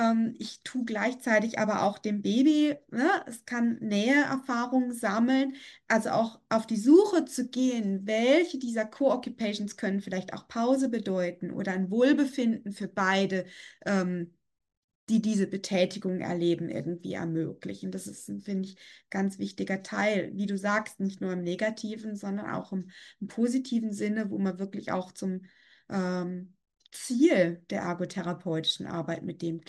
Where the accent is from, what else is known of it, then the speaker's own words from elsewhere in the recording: Switzerland; Ich komme ja aus der Schweiz und ich höre aus der Schweiz zu.